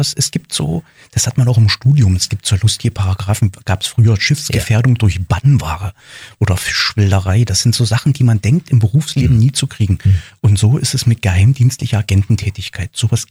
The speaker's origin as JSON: {"language": "German", "town": "Wolfen", "region": "Saxony-Anhalt", "country": "Germany", "tie": "born there", "said": "In Sachsen-Anhalt, ja."}